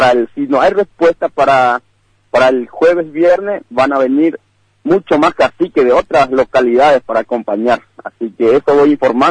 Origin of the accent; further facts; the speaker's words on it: Argentina; nosotros también nos merecemos esta parte como ciudadano argentino